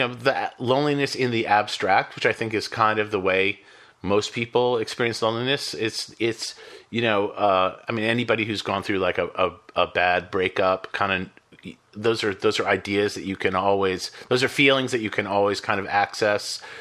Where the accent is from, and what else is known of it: Boston, Massachusetts, United States; born or raised there